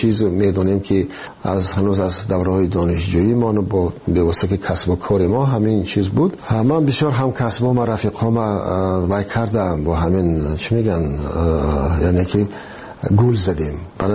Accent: Iran; من گفتم من یک از ایران آمدم

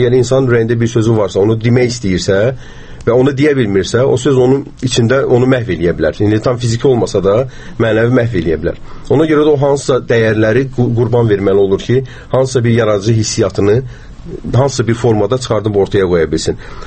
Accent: Baku, Azerbaijan; also born or lived in Qabala; Qəbələdə doğulmuşam, Qəbələ şəhərində, amma Bakıda böyümüşəm, Bakıda təhsil almışam.

